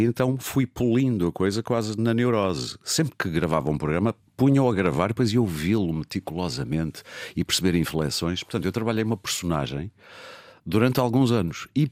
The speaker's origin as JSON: {"language": "Portuguese", "town": "Porto", "region": "Norte", "country": "Portugal", "accent": "Porto", "said": "Tinha um sotaque serradíssimo do Porto, coisa que a minha mãe não tem, curioso."}